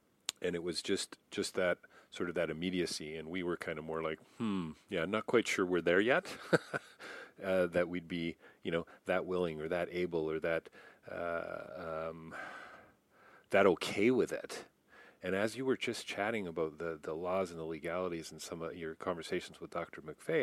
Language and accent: English; Canada; I'm Canadian.